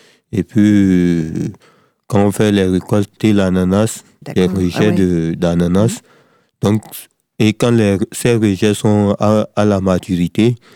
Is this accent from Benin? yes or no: yes; Benin; now in France; Je suis béninois. Je viens d'arriver en Bretagne.